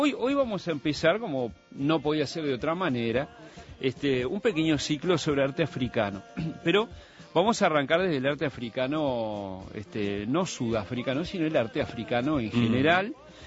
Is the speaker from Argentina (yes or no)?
no; Uruguay; Como uruguayo en esta vida